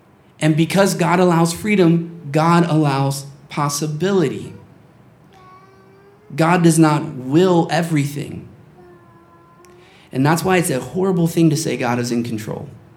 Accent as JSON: {"language": "English", "country": "United States", "tie": "born or raised there", "said": "you and I, we grew up in America, in the United States, during a time where it's very common to hear people say that."}